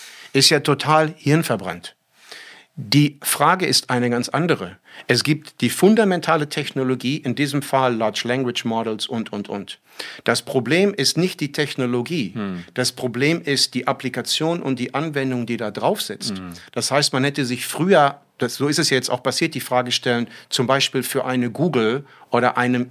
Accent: United States; German is a second language; als Amerikaner

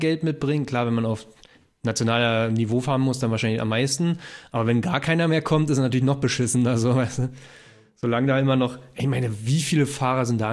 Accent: Schwanebeck, Brandenburg, Germany; Ich bin in Schwanebeck aufgewachsen, da gab es auch so eine Motocross-Strecke

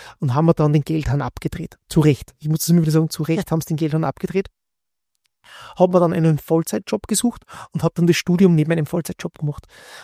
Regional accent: Bad Ischl, Upper Austria, Austria; mit der Handelsakademie meiner Heimatstadt in Bad Ischl anfangen

